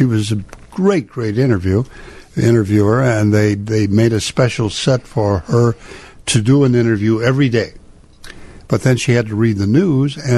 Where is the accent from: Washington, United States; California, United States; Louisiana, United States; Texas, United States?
Washington, United States; Spokane; also born or lived in Montana; Well, I was born in Montana. I grew up in Spokane.